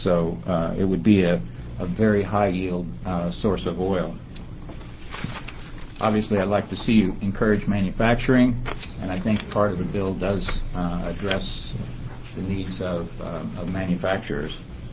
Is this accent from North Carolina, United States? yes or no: no; Jacksonville, Florida, United States; I'm from Jacksonville, and I'm president of Sun Biofuels.